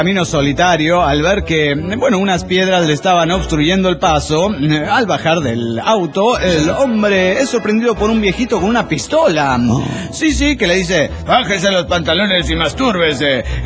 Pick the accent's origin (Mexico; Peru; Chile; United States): Mexico; Monterrey, Nuevo León; Hola, ¿qué tal, amigos? … de Monterrey, Nuevo León, México.